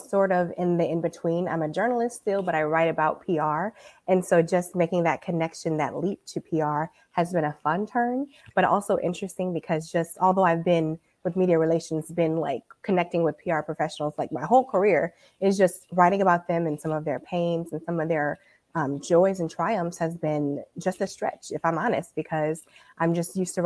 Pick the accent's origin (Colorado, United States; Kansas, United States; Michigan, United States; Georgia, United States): Michigan, United States; Detroit; Born and raised in Detroit.